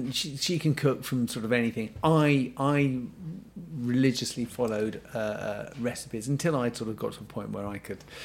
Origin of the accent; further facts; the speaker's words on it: England, United Kingdom; I'm English.